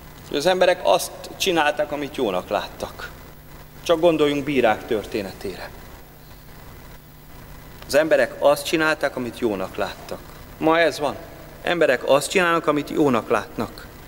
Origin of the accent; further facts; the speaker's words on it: Hungary; Bementünk, beléptünk a templomba, gondolván magyarként majd szépen gyönyörködöm az